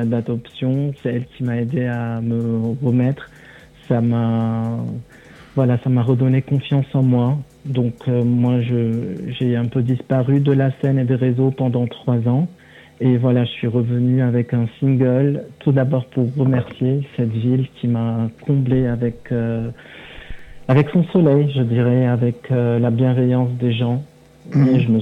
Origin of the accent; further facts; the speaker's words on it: Lebanon; que j'agrémente aussi avec un peu de miel oriental, puisque je viens du Liban.